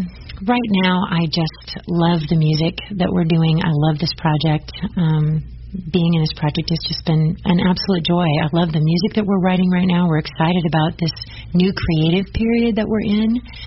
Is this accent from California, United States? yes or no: no; Iowa, United States; I'm from Northwest Iowa, originally right up by the Minnesota border. Uh-huh. So I grew up listening to Prairie Home Companion and all those uptight Northerners. Those are the folks in my hometown. Those are my people.